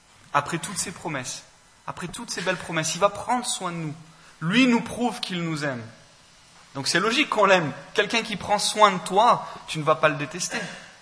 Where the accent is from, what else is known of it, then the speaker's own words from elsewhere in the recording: France; Et en tant que Français, c'est souvent là que ça coince.